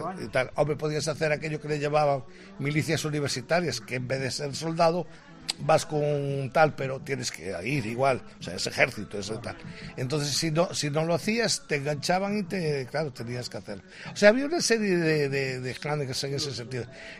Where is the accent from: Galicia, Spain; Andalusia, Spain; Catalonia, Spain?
Galicia, Spain; Sí, pero en este caso todos somos gallegos esta vez y tal.